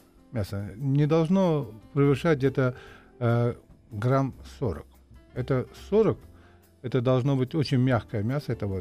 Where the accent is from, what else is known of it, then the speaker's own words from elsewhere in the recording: Uzbekistan; Да, я из Узбекистана.